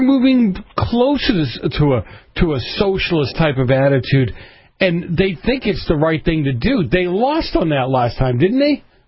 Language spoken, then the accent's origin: English; Boston, Massachusetts, United States; You're right. But I'm an Italian from Boston.